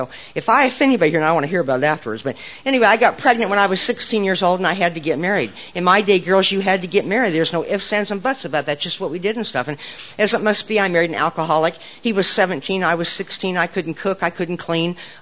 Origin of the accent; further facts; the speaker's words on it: Nebraska, United States; when I was growing up in Nebraska, there just was not a lot of drugs on the street.